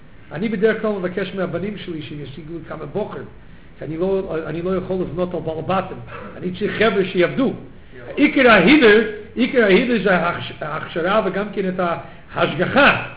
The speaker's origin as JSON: {"language": "Hebrew", "country": "Canada", "tie": "born or raised there", "also_born_or_lived": "United States", "said": "אני גדלתי בקנדה, גדלתי בקנדה ובאמריקה."}